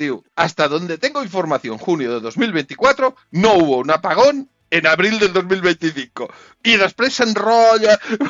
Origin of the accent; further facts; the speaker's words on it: Manresa, Catalonia, Spain; Jo, de petit, als anys 80, tot sovint, quan hi havia un temporal a Manresa, jo soc fill de Manresa